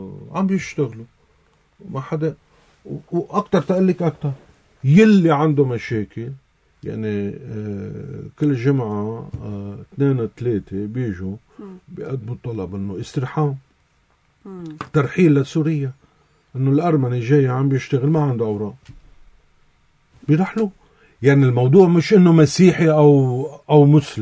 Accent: Lebanon; إذا أنا لبناني بدي دافع عن لبنان

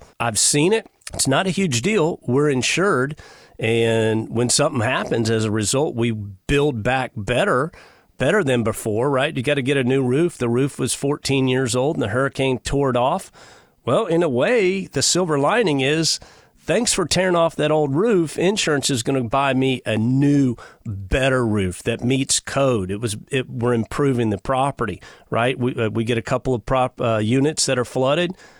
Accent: Texas, United States; I grew up on the Texas coast. I love the Texas coast.

